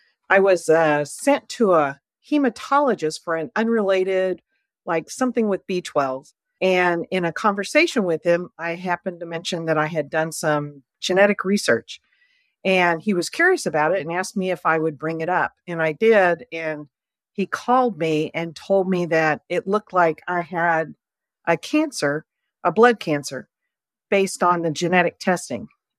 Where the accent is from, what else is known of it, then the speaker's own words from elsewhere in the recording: Texas, United States; accent: Texas; moved away; also born or lived in California / Guadalajara, Mexico; I grew up in West Texas for a large part of it, and then went to California, which dead end my Texas accent. For a long time, people couldn't figure out where I was from. And I'd say Texas, they go, no way.